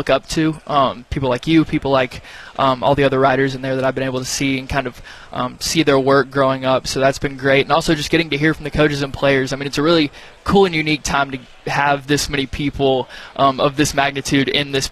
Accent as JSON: {"language": "English", "town": "Birmingham", "region": "Alabama", "country": "United States", "tie": "born or raised there", "said": "I grew up kind of, I grew up in Birmingham, and so I'm used to seeing Media Days"}